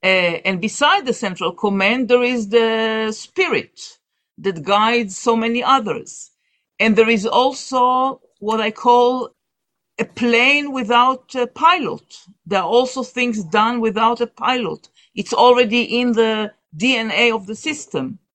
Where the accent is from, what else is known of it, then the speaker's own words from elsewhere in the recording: Jerusalem, Jerusalem District, Israel; But I was born here in Jerusalem, and as I said, I was active in as a child.